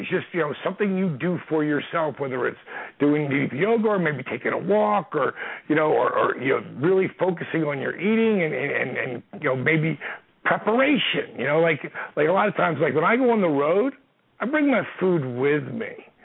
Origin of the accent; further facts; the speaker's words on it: New Jersey, United States; Cool. I'm a Jersey boy.